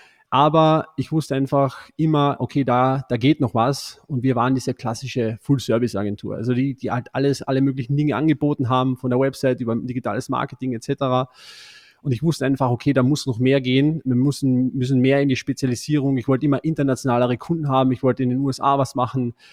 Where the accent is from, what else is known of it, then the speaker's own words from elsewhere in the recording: Austria; Ich bin ein Österreicher, hört man vielleicht nicht so, aber ich bin ein Österreicher und habe hier in Österreich auch hier im Nationalteam gespielt